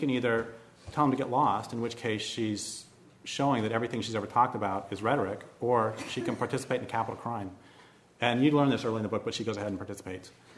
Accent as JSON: {"language": "English", "country": "United States", "said": "it wouldn't be their fault if they shoot me the first day there, because I'm an American."}